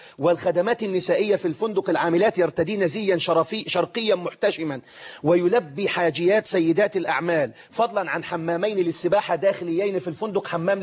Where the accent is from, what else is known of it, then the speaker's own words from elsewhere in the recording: Egypt; وعندنا في مصر